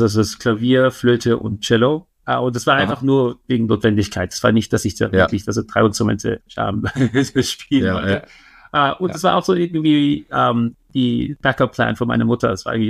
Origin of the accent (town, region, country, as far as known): Vienna, Austria; born or raised there